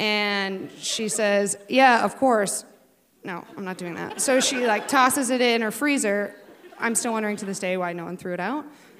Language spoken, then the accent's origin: English; Alaska, United States; born there; So I was born in February, the dead of winter in Alaska here at Humana Hospital, 2 years after my sister.